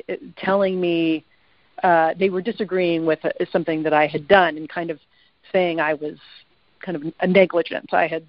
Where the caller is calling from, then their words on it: Seattle, Washington, United States; Oh, Seattle. Seattle.